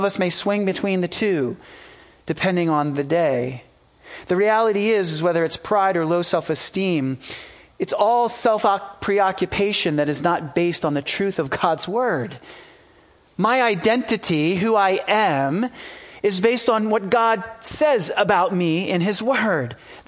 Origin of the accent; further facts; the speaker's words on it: Philadelphia, Pennsylvania, United States; And where I grew up in Philadelphia in the late 70s